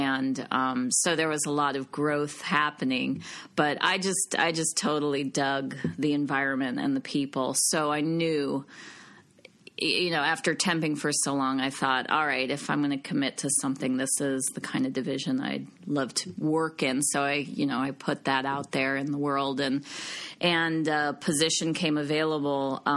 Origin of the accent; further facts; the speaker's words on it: Madison, Wisconsin, United States; now in Los Angeles, United States; I grew up in Wisconsin, in Madison, and I went to school at Northwestern outside Chicago